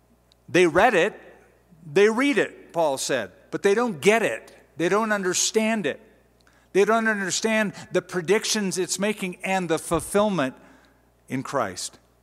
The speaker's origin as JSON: {"language": "English", "country": "United States", "tie": "born or raised there", "said": "I am a German Gentile, born and raised in America."}